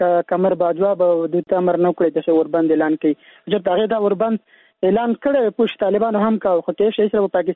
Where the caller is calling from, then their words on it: Helmand, Afghanistan; د هلمند ولایت نه، فلان دلته موږ په هلمند کې یو.